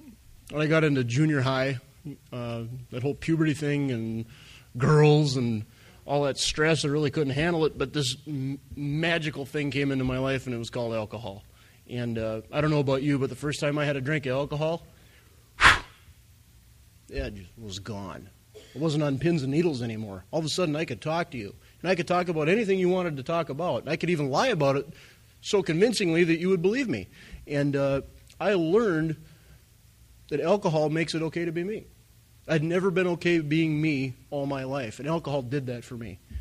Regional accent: Glenburn, North Dakota, United States; born or raised there

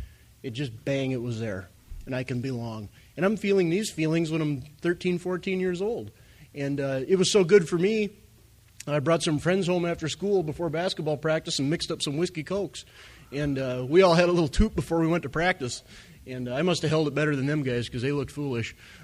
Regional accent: Glenburn, North Dakota, United States; growing up in Glenburn, North Dakota, there isn't a lot to do.

